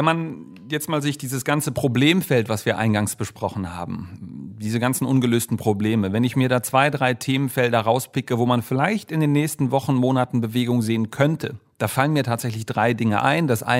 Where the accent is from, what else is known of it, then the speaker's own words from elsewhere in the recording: Germany; nee, ich komme aus Deutschland.